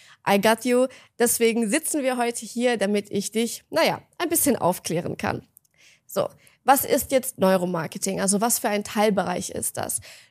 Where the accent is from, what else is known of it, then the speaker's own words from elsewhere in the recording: Germany; wir sind Deutsche